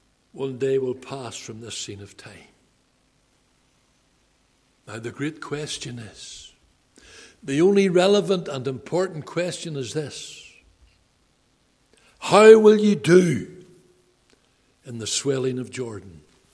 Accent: Belfast, Northern Ireland, United Kingdom; When I was a boy, growing up in Tigers Bay in North Belfast

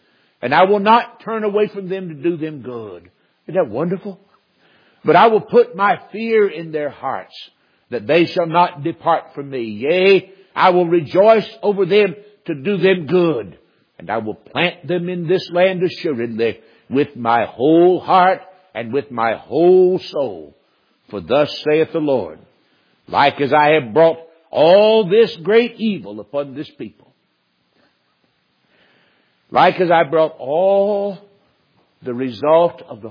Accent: North Carolina, United States; Most of you know I'm from North Carolina, and my family from the mountains in North Carolina.

